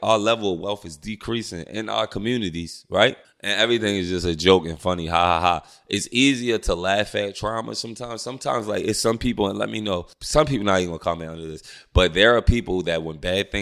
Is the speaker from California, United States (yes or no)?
no; Baltimore, Maryland, United States; I'm from Baltimore City. And in Baltimore City, you go through so much trauma that automatically makes you defensive in other places